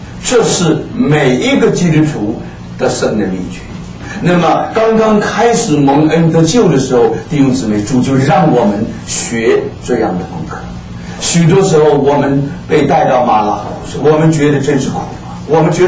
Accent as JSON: {"language": "Chinese", "country": "China", "also_born_or_lived": "Brazil", "moved": "yes", "lives_now": "United States", "said": "我们中国人不知道为什么也许在座的有的弟兄姊妹不是很困难，但是对我来讲是很困难。我虽然在巴西20年，我还是没有学会吃乳酪，到了美国还是不会。"}